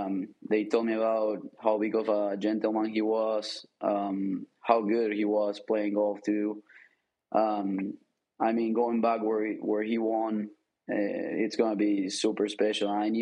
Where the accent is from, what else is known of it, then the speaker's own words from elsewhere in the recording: Argentina; English is a second language; asked me where I was from because my accent was different. I said Argentina